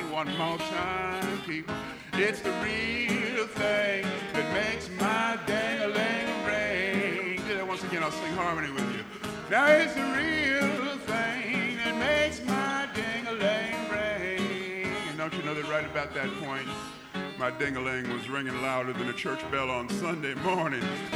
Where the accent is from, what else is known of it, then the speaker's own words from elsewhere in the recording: Austin, Texas, United States; getting into my hometown of Austin, Texas.